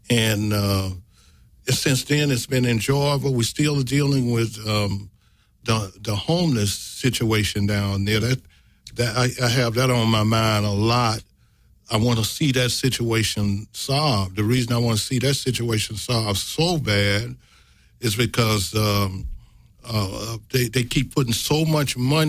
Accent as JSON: {"language": "English", "town": "Greenville", "region": "Mississippi", "country": "United States", "tie": "born or raised there", "also_born_or_lived": "Detroit, Michigan", "lives_now": "California, United States", "said": "But my home is Greenville, Mississippi. You know, I might be out here in California, but I always say my home is Greenville."}